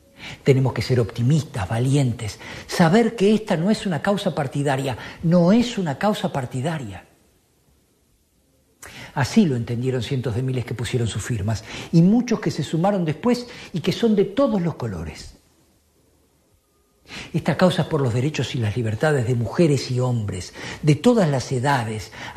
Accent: Uruguay; Soy simplemente un uruguayo. Y como uruguayo siento el dolor y la intranquilidad de la gente.

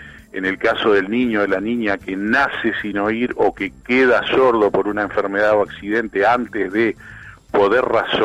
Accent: Uruguay; si somos uruguayos

